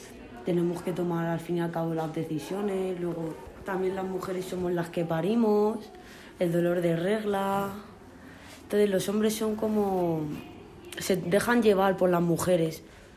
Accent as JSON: {"language": "Spanish", "country": "Spain", "said": "soy española y tengo 19 años."}